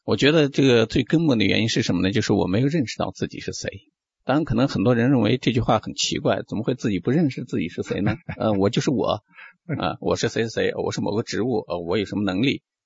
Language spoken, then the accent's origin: Chinese; China; 所谓成事在天，这个天指的是什么呢？但我们中国人讲是天意